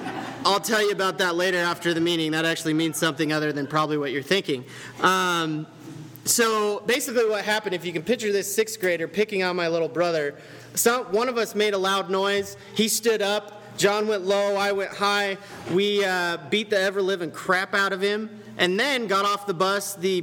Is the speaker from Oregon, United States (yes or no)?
yes; Boring, Oregon, United States; I grew up in a little town called Boring, Oregon. You can Google map it, and it's real.